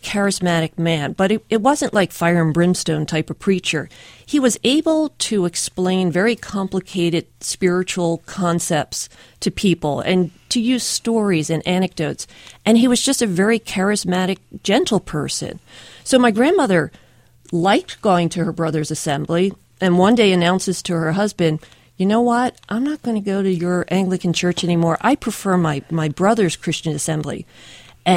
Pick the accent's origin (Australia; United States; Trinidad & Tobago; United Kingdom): United States; Philadelphia, Pennsylvania; But, you know, I grew up in Philadelphia, in Rydal, during the 1960s, and the Vietnam War was playing in my background.